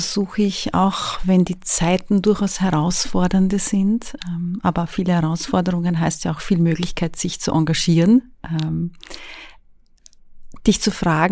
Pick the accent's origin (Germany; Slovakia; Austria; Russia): Austria; jetzt sage ich das ein bisschen selber als Österreicherin